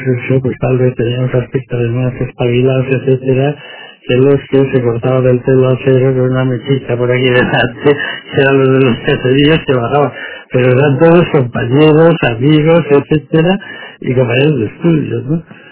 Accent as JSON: {"language": "Spanish", "town": "Llodio", "region": "Basque Country", "country": "Spain", "tie": "born or raised there", "said": "Yo nací en Llodio, me eduqué mis primeras letras en Llodio también, a las monjas y los frailes, etcétera."}